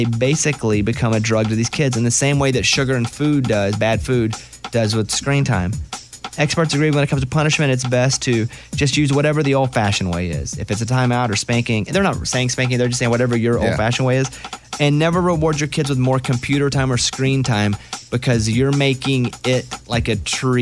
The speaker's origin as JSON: {"language": "English", "region": "Arkansas", "country": "United States", "tie": "born or raised there", "said": "Growing up in Arkansas, we didn't have a lot of Arkansas famous people that we could look up to."}